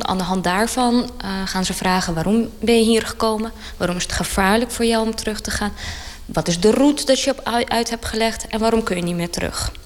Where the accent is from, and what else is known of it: Lithuania; now in Netherlands